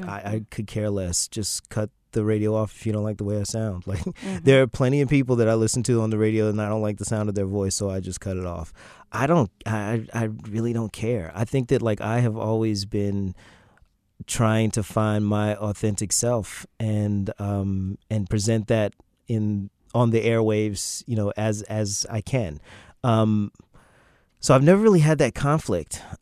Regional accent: New Jersey, United States; I was recently in New York and I went to my hometown, New Jersey, and I was driving down those streets

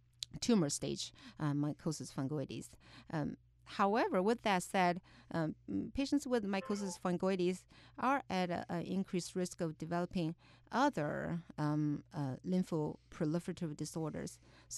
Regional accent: China; You know, I grew up in China, and it certainly took me a long time to learn these terms.

